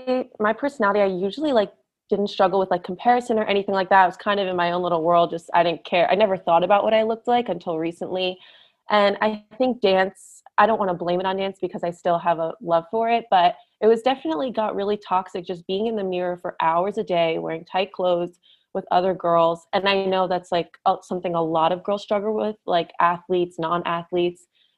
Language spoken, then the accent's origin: English; New Jersey, United States; I'm 17 years old. I'm a senior in high school. I'm from New Jersey